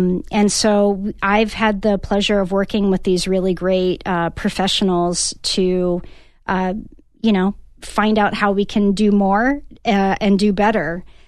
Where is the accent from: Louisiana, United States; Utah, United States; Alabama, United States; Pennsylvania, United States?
Louisiana, United States; Baton Rouge; born there; now in Tucson, United States; And I say that as, you know, not an original Tucsonan. I was born in Baton Rouge, but I've lived here for 17 years